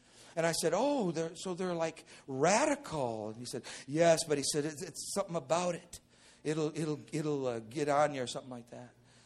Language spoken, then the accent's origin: English; Arkansas, United States; also born or lived in Michigan; So now my folks live in Arkansas, and that's where I was raised. I was born in Michigan, but I'd lived in Arkansas my whole life. And I consider Arkansas my home.